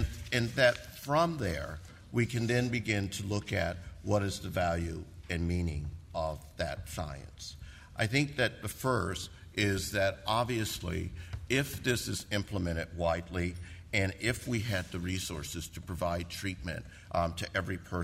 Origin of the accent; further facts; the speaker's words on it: United States; I come from the United States.